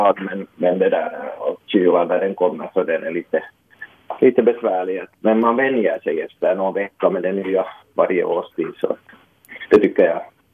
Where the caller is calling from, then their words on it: Porvoo, Uusimaa, Finland; Jo, det är … här från Borgå.